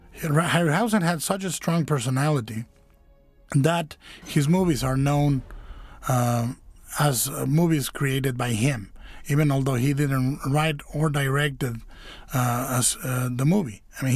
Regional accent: Guadalajara, Jalisco, Mexico; when I was working as a voluntary in an insane asylum in my hometown in Guadalajara.

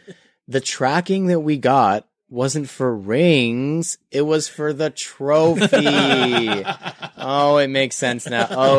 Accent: Toronto, Ontario, Canada; We are from Toronto. We're not going to say man's.

